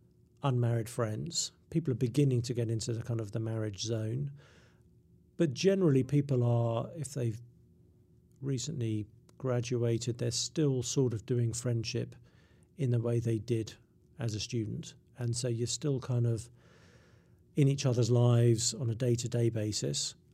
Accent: England, United Kingdom; I'm English

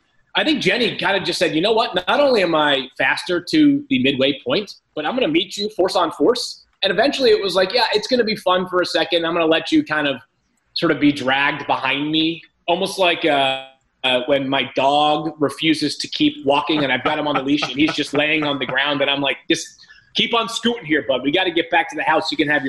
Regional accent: Massachusetts, United States; I am from Massachusetts.

